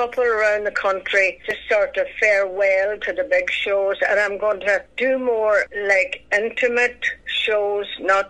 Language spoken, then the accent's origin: English; Donegal, County Donegal, Ireland; also born or lived in Scotland; 1951. I was born in Donegal Town Hospital, and we emigrated, myself and my brother John, who was older than me, with my mother and father to Scotland.